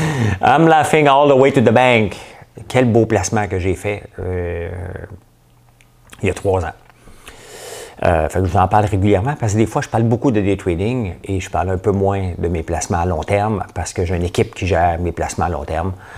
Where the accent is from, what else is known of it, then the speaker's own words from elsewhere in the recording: Laval, Quebec, Canada; quand j'étais jeune, j'habitais à Laval, Pont-Vieux-Laval, 162 rue Roussillon.